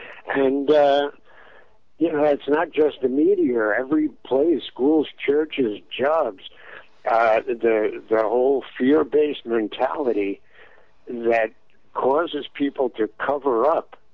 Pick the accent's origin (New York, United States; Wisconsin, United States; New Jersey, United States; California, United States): New York, United States; Brooklyn; Well, I was brought up in Brooklyn and became a teenage drug dealer pretty early in my life.